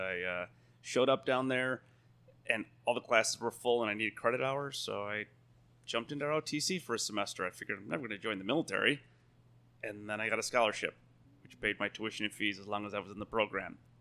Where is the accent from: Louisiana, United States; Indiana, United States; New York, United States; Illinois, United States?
Illinois, United States; Elmhurst; I grew up in Elmhurst.